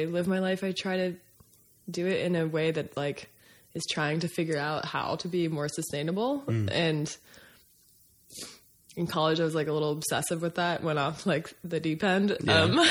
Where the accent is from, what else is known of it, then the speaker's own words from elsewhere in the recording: Somersworth, New Hampshire, United States; also born or lived in Berwick, Maine, United States; But yeah, I grew up in Somersworth and Berwick.